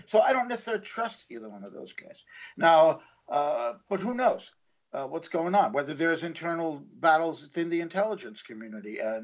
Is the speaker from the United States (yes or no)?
yes; New York City, New York, United States; I never liked Giuliani. I'm from New York City. He was my mayor for a long time.